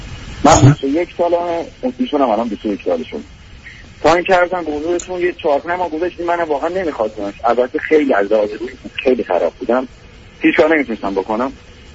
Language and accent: Persian; Iran; moved away as an adult; وقتی که من 18 سالم بود از ایران واسه درمان پزشکی اومدم یکی از این کشورهای آسیایی واسه ادامه تحصیل.